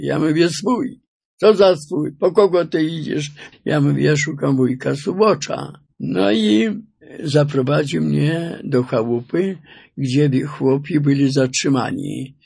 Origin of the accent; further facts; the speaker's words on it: Warsaw, Masovian Voivodeship, Poland; bo przyjechaliśmy z Warszawy, bo rodzice pochodzili z Wileńszczyzny, ale wyjechali do Warszawy w poszukiwaniu pracy.